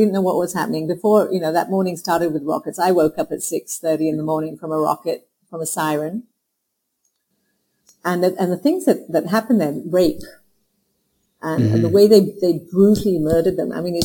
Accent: Hong Kong; I grew up in Hong Kong. I grew up, I was Jewish, I prayed to Jesus. I grew up with Indians and Dutch and American.

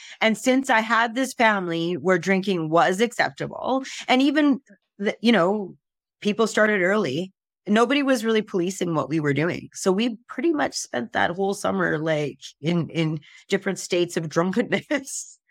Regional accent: Saskatchewan, Canada; Okay. So I'm also from Saskatchewan. I grew up in a small community, about 500 people, seventh generation in Canada. My family is a ranching family, lots of cowboys.

